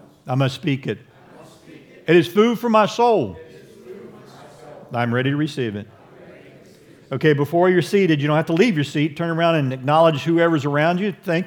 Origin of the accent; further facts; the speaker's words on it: Ohio, United States; As you all know, I'm from Ohio.